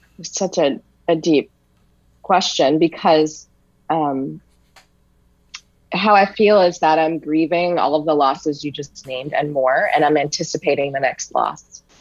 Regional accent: Richmond, Virginia, United States; And at the same time, I'm from Richmond, Virginia.

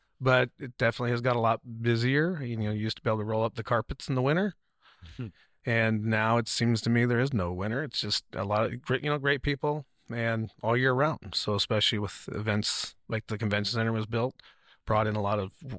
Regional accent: Seaside, Oregon, United States; also born or lived in El Paso; You know, I'm actually from Seaside, but I grew up in El Paso, Texas, Fort Bliss.

